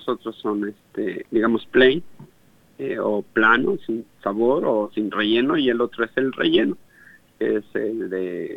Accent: Mexico; Y ya cuando la tomamos nosotros como mexicanos, pues se le da una variedad

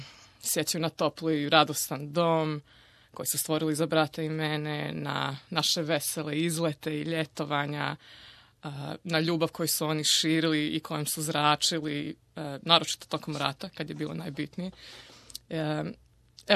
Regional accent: Croatia; ja sam lično to doživjela kao Srpkinja iz Hrvatske

